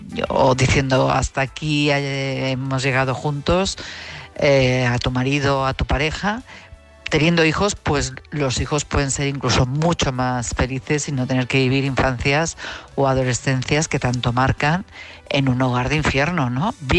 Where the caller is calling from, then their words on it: Madrid, Community of Madrid, Spain; de Madrid.